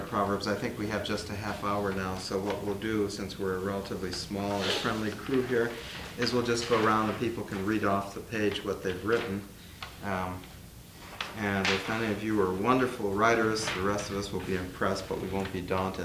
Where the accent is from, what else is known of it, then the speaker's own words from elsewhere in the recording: St. Paul, Minnesota, United States; from St. Paul.